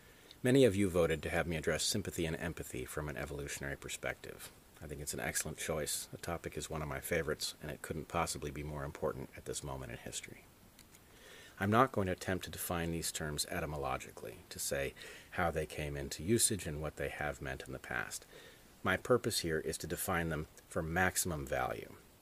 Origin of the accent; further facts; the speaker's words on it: Los Angeles, California, United States; I grew up in Los Angeles in the 1970s and 80s.